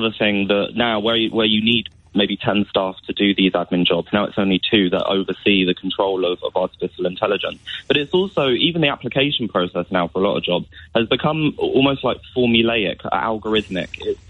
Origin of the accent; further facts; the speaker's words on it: London, United Kingdom; I graduated in July, and I grew up in East London.